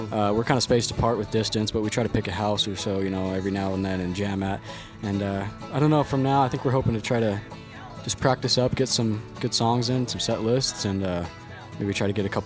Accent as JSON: {"language": "English", "town": "Ogden", "region": "Utah", "country": "United States", "said": "I'm from Ogden."}